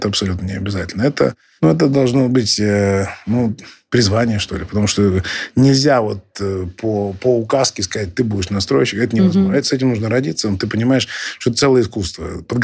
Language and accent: Russian; Irkutsk, Irkutsk Oblast, Russia; в мой родной город Иркутск, я помню это как вчера.